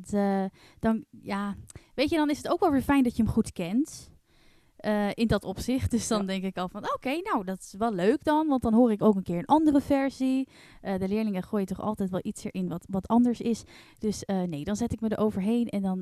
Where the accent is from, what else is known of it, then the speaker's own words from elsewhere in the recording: Vorden, Gelderland, Netherlands; born there; In Vorden, in de Achterhoek. Vorden.